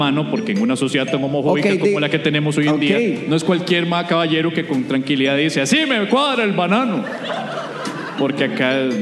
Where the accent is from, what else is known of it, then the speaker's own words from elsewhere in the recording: Santo Domingo, Dominican Republic; Claro, y yo también en mi pueblo. Yo te conté que soy de Santo Domingo.